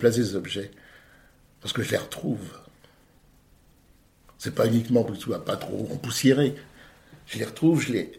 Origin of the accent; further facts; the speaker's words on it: Paris, Île-de-France, France; Je suis parisien, j'aime Paris, je suis né à Paris, je vais mourir peut-être à Paris.